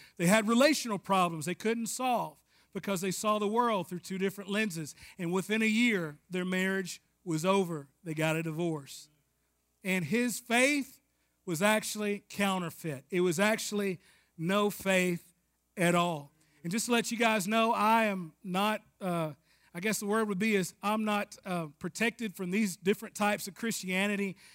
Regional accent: the South, United States; I was from the South. I liked football.

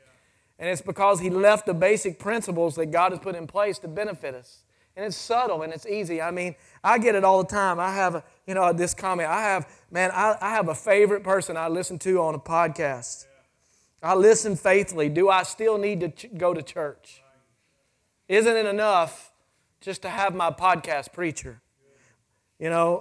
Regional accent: Memphis, Tennessee, United States; I'm really not from here. I don't really, I have a home church. I'm from Memphis

